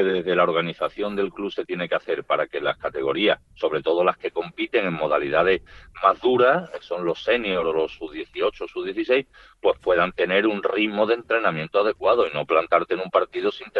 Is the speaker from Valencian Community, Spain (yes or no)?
no; Jerez de la Frontera, Andalusia, Spain; Yo soy de Jerez de la Frontera.